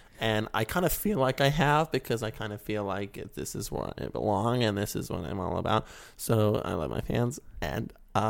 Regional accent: West Virginia, United States

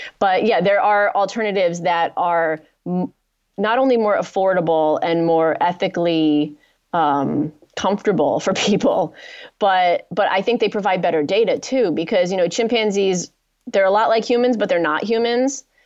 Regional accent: United States; So am I, and I'm an American.

